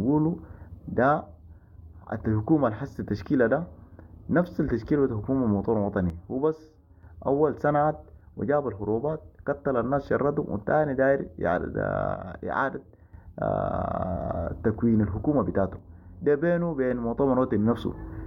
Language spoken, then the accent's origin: Arabic; Darfur, Sudan; now in Chad; نحن كسودانيين بصفة عامة ودارفورين بصفة خاصة، الآن نحن لاجئين ليس لدينا هوية وليس لدينا دولة.